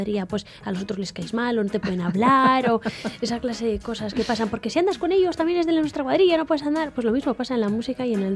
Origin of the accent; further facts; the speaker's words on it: Durango, Basque Country, Spain; now in Bilbao, Spain; yo he nacido en Bilbo, me he criado en Durango y ya por los años que llevo ya en Bilbo, porque nos trasladamos aquí, pues tendría que decir que soy bilbotarra, pero no sé, tengo a Durango